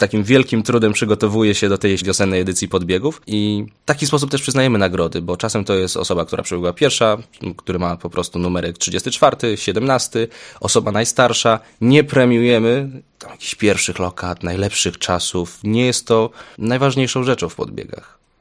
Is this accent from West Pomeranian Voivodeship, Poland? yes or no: no; Opole, Opole Voivodeship, Poland; Co ja jestem Opolaninem